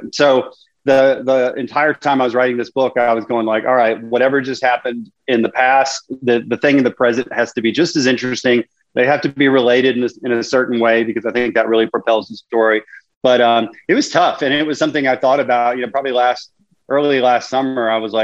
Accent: Memphis, Tennessee, United States; also born or lived in Miami; Born and raised. I lived in Miami for a few years, but the rest of the time I've been here in Memphis.

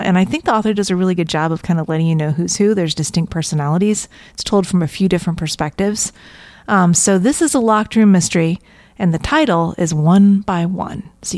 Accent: Jacksonville, Florida, United States; And I start calling it Chamonix because I'm from Jacksonville, Florida.

